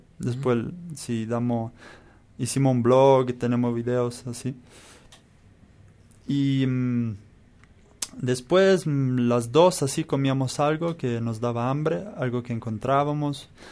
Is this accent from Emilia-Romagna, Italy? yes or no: yes; Bazzano, Emilia-Romagna, Italy; Spanish is a second language; yo me fui de Bazzano, mi pueblo, a Verona, que son 130.